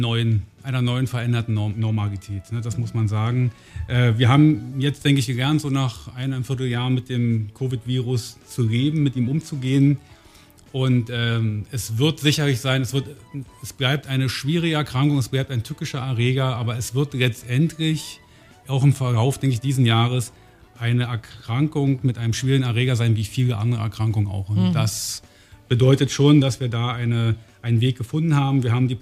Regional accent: Luckau, Brandenburg, Germany; Ich bin ja gebürtiger Brandenburger, stamme aus Luckau, habe in Greifswald und dann an der Humboldt-Uni in Berlin studiert

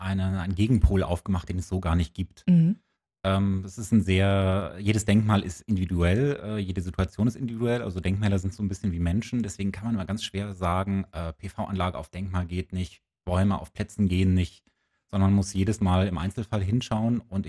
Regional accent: North Rhine-Westphalia, Germany; now in Potsdam, Germany; Ich komme aus der Nähe von Aachen, also aus dem anderen Ende von Deutschland. Habe dann in Bonn und Rom studiert, Kunstgeschichte, wow. Geschichte und Politik. Bin dann nach Potsdam gekommen

